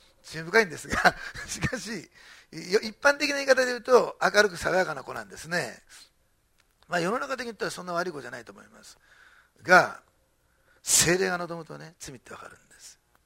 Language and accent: Japanese; Osaka, Japan; born there; 私大阪生まれなんだけど